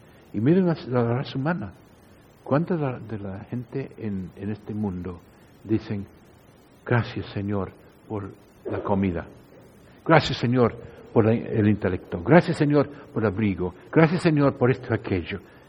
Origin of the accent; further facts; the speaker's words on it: Australia; Cuando yo era, antes de cristiano, en mi país, oriundo de Australia, y era joven, yo solía volver de mirar el cine